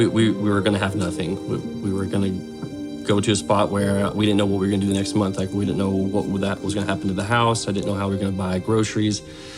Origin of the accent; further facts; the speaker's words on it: the South, United States; I grew up in the South, so we went to church every Wednesday, every Sunday morning, Sunday night.